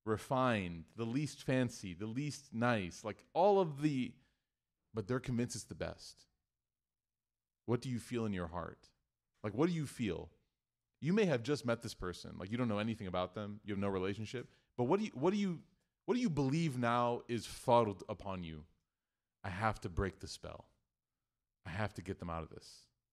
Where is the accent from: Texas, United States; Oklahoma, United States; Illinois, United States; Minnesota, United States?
Illinois, United States; Chicago; But anyway, so I'm from Chicago.